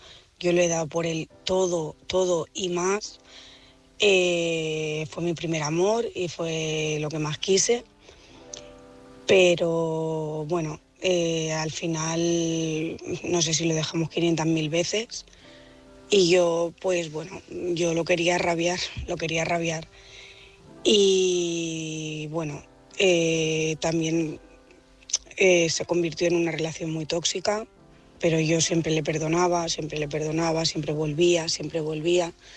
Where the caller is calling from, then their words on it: Barcelona, Catalonia, Spain; de Barcelona.